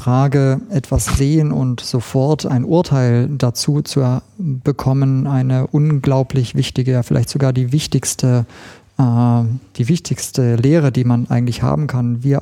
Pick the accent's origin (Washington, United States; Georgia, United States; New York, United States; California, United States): New York, United States; also born or lived in Israel; Ich bin in Israel geboren und in New York aufgewachsen